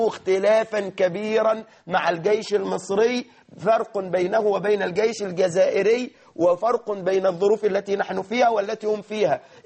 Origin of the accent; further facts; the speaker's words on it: Suez, Suez Governorate, Egypt; أنا كنت في مكان عندنا في السويس